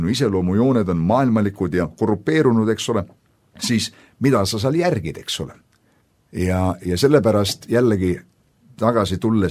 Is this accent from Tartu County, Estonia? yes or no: no; Uulu, Pärnu County, Estonia; Ma mäletan, kui Uulus ma kasvasin üles väikses külas seal